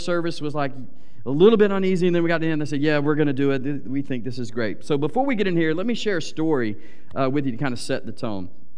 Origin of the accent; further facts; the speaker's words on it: Atlanta, Georgia, United States; So around this age, there's a local theme park where I grew up in Atlanta called Six Flags.